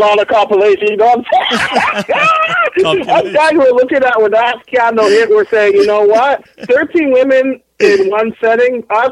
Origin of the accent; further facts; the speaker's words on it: Montreal, Quebec, Canada; now in Toronto, Canada; I'm in Toronto, Canada. I'm originally from Montreal. I left Montreal 10 years ago, and I came to Toronto.